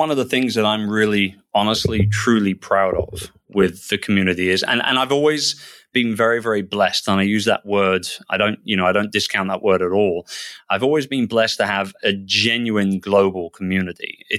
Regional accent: United Kingdom; now in Philippines; Maybe it's because I'm a Brit in a predominantly US dominated business in terms of the online world and stuff. Live in the Philippines.

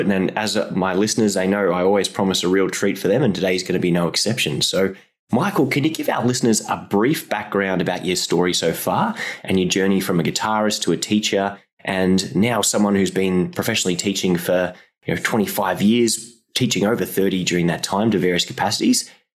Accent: Australia; accent: Australian; We'll put that one on my Aussie accent there.

